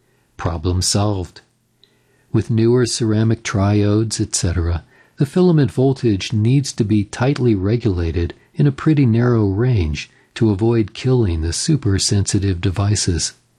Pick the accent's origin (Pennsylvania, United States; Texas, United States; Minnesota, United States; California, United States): Minnesota, United States; Little Falls; Bob, who lived in my hometown of Little Falls, Minnesota, was mostly a low-band operator